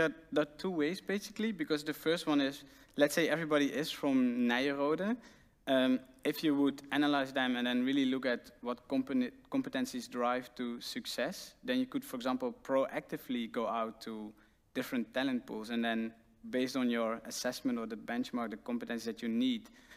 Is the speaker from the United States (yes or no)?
no; Limburg, Netherlands; English is a second language; I'm Dutch, and I'm adopted in the Netherlands, and I grew up in Zuid-Limburg, so I have a very different accent.